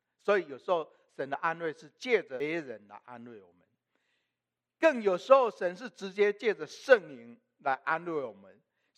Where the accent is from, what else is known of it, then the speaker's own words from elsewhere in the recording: central Taiwan, Taiwan; 我从小我是在台湾中部长大的，我从小是在一个一贯道的家庭里面长大，我母亲是一贯道的传道人点传师。